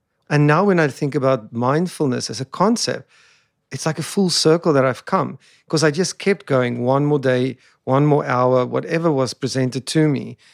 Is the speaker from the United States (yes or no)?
no; South Africa; I come from South Africa.